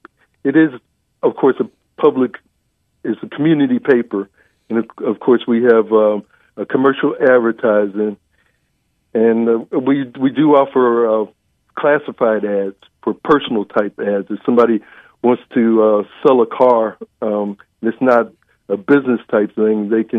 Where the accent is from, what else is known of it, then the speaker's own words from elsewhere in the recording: Philadelphia, Pennsylvania, United States; And of course, he's from my hometown. He's from Philadelphia too. And the next time I talk to him, I'm telling him that. So we're both Philly guys.